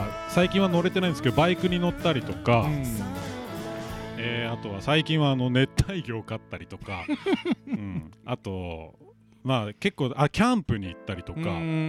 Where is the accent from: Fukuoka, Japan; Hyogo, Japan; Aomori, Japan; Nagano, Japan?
Nagano, Japan; Suwa; 出身地は長野県ですね、長野県の諏訪市というところです。年齢はもう言っちゃうか36歳。